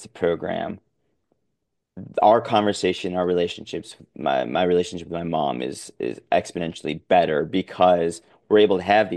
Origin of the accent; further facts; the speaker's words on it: Chicago, Illinois, United States; now in Los Angeles, United States; I say I'm from Chicago, live in LA.